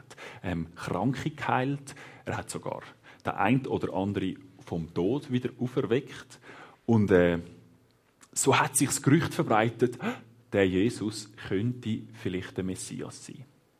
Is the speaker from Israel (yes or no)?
no; Hinwil, Zurich, Switzerland; Ich bin in Hiwil aufgewachsen, in Werne zu Hause.